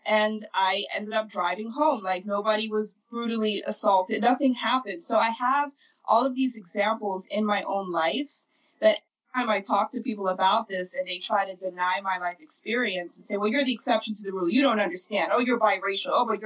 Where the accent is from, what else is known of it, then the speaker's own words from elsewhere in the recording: Netherlands; So growing up in Holland, you know, I didn't really see race as a child.